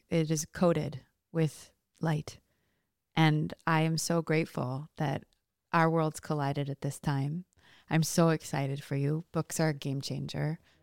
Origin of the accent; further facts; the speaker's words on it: North Dakota, United States; I'm from North Dakota.